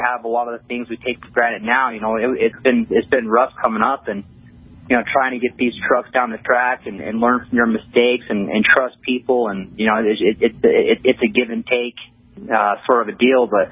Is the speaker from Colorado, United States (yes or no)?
no; Livingston, Montana, United States; I had a really good friend growing up in Montana. He had a fully restored 1970 Chevy with a throttle body, fuel injected 350 in this thing. And, you know, we used to always go out in town and, you know, 16 years old growing up, dragging Livingston Main Street